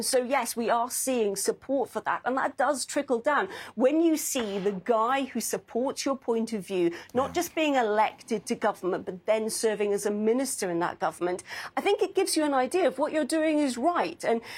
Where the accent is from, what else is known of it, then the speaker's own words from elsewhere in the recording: United Kingdom; now in United States?; I'm from the United Kingdom, you're from the US